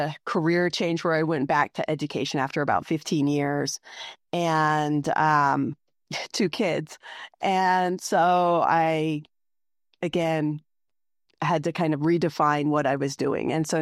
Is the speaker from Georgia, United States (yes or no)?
no; Fort Klamath, Oregon, United States; Well, born and raised in Fort Klamath, attended a school in Chiloquin, graduated there.